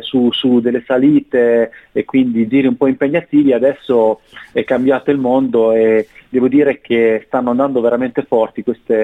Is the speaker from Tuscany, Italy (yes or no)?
no; Rimini, Emilia-Romagna, Italy; Essendo riminese, diciamo ciclista da ormai 15 anni